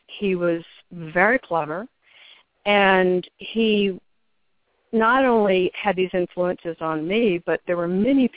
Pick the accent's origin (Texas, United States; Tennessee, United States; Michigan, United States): Texas, United States; also born or lived in New York; And I grew up in West Texas, and I'm a fifth-generation Texan